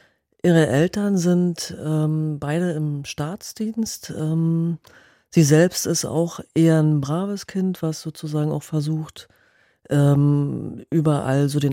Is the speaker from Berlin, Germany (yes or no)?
yes; Berlin, Germany; Ich bin selber auch direkt an der Mauer aufgewachsen